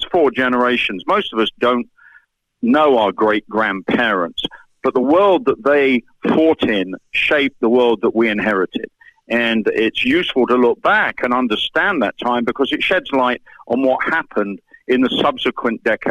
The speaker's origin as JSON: {"language": "English", "region": "London", "country": "United Kingdom", "tie": "born or raised there", "said": "growing up in London, as I did"}